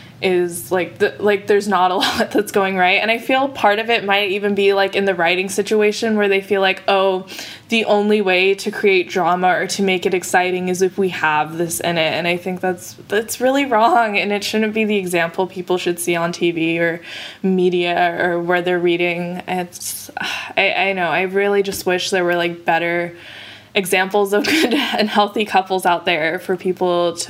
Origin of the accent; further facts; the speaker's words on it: Fremont, California, United States; I'm from Fremont, California, and I'm going to be an incoming freshman at Ohlone Community College.